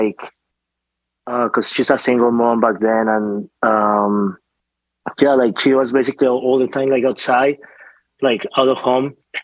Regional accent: Bogotá, Colombia; And my dad is from Pasto, which is like basically like another small city. And yeah, I was born and raised in Bogota

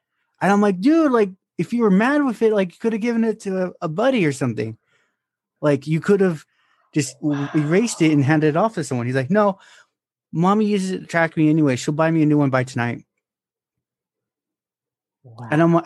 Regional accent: California, United States; California.

